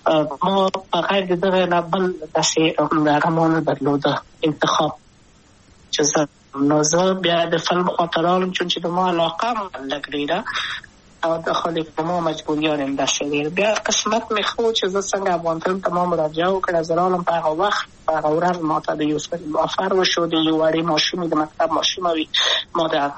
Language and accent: Pashto; Kabul, Afghanistan; also born or lived in Wardak; زه خو اصلا د وردګو ولایت یم، د پلار مې د وردګو ولایت ته خلیګنسه کې دلې د کابل په تختپل سیمه کې یم او لویا شویم کابل کې